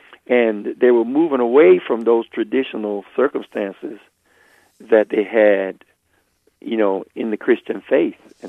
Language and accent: English; the South, United States; I grew up in the South, and my grandparents raised me. My grandfather was a Baptist minister.